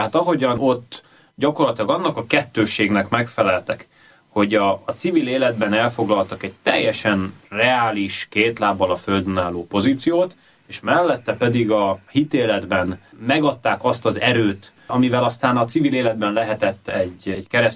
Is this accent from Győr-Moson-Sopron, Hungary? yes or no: yes; Győr, Győr-Moson-Sopron, Hungary; Feleségemet Győrben ismertem meg, mindketten győriek vagyunk